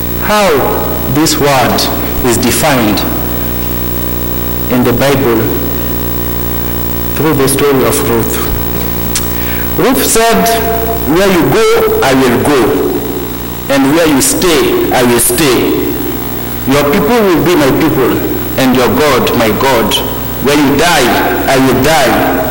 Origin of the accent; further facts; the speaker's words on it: Guinea; I am from Guinea-Conakry, and I'm a minister in St. Andrews here, and I work with the French service.